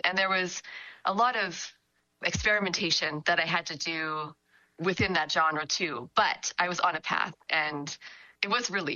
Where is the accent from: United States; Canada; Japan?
Canada; Manitoba; I grew up in the Interlake, north of Winnipeg, and I was always drawing on walls and making costumes.